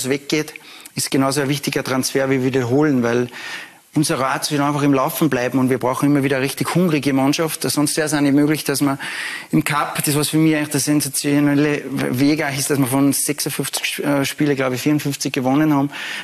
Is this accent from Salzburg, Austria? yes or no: yes; Salzburg, Austria; ich komme aus Salzburg, bin mit der Familie dort